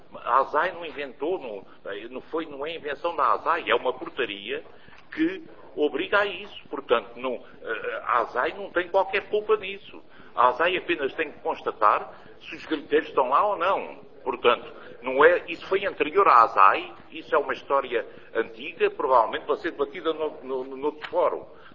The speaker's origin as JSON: {"language": "Portuguese", "country": "Portugal", "said": "e que são meus concidadãos e eu sou português"}